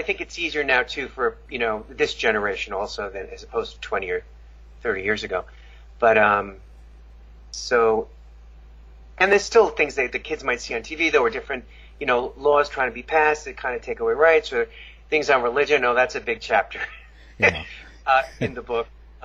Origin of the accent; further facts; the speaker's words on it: New York, United States; I grew up in New York, though, so my mom was from New York, my dad was from Turkey